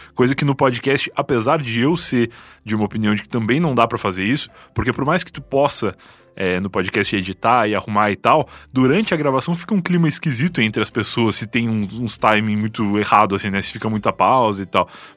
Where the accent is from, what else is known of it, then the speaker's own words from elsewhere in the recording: Rio Grande do Sul, Brazil; now in São Paulo, Brazil; Não, eu sou gaúcho, eu moro em São Paulo já há muito tempo